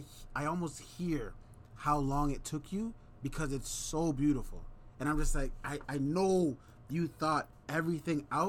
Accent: Brampton, Ontario, Canada; people don't think, because we come from Brampton, it's like, oh, you guys don't have that.

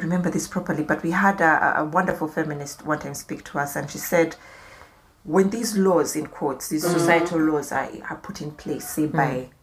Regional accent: Uganda; Growing up in Uganda

